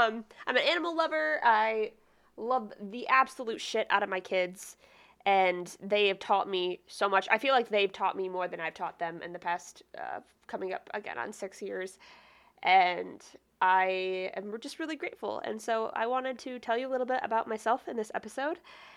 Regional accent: Michigan, United States; I am from Michigan, and which is probably why you might think I'm drunk.

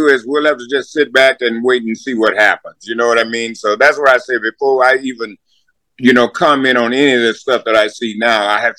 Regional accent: the South, United States; Because when I went there, you know, I came from the South.

